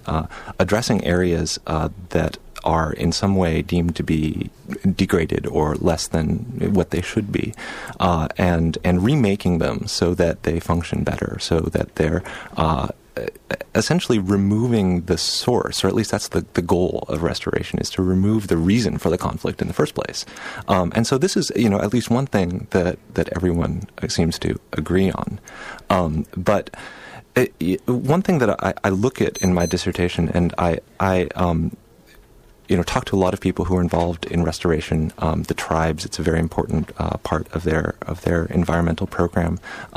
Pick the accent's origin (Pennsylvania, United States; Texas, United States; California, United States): California, United States; Berkeley; I grew up in Berkeley, California, you know, environmentalist, all of this sort of thing.